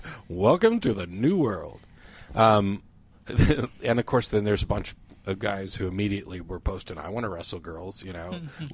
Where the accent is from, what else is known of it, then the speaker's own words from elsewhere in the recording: Missouri, United States; No, I was raised in Missouri.